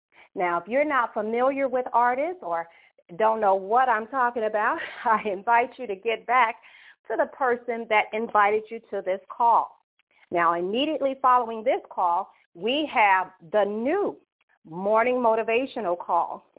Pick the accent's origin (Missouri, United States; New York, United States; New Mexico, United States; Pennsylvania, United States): New York, United States; Brooklyn; also born or lived in Chicago; I hail from Brooklyn, New York via Chicago, Illinois.